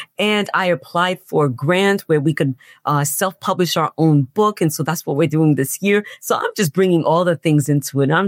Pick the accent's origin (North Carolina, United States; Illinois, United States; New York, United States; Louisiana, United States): New York, United States; Hollis; I was raised in Hollis, Queens. And Hollis, Queens is, I was raised in Hollis, Queens around the 90s